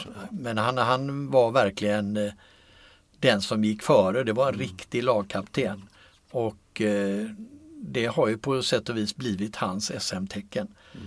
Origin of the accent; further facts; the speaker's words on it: Gothenburg, Västra Götaland County, Sweden; att när jag växte upp i Göteborg i min ungdom, då fanns inget ishockeylag där.